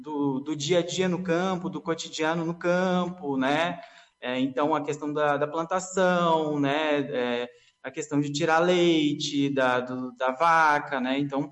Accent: Novo Hamburgo, Rio Grande do Sul, Brazil; Eu sou gaúcho, eu sou de Novo Hamburgo, ali da região metropolitana de Porto Alegre

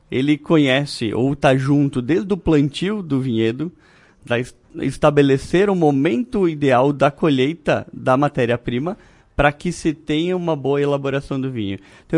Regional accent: Bento Gonçalves, Rio Grande do Sul, Brazil; Sim, sou natural de Bento Gonçalves.

